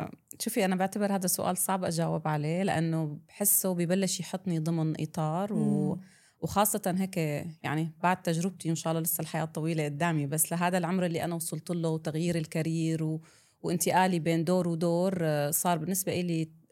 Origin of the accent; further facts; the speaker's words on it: Syria; وأنا سورية وعشت كل حياتي بسوريا، فأنا متعودة على ثقافة المجتمع اللون الواحد، فلما أجيت على مجتمع أوسع بثقافات متعددة